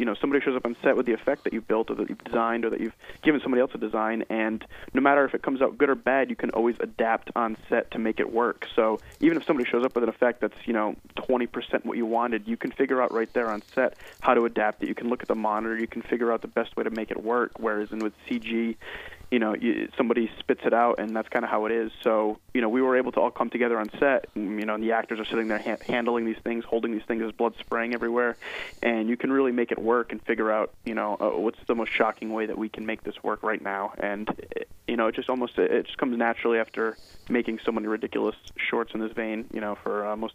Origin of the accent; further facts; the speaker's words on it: New England, United States; Well, I grew up in New England, so essentially most of New England is exactly like a Stephen King story.